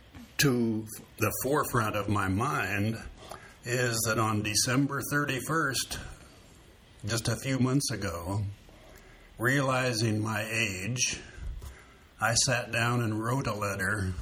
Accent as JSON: {"language": "English", "region": "Iowa", "country": "United States", "tie": "born or raised there", "said": "So I grew up essentially in Iowa, where my mother had been from, with my mother and my grandmother."}